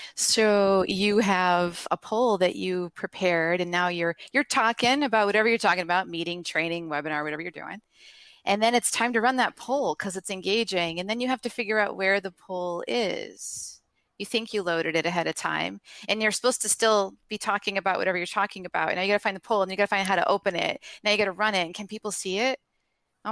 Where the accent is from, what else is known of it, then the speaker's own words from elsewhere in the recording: Rochester, New York, United States; I hail from Rochester, New York.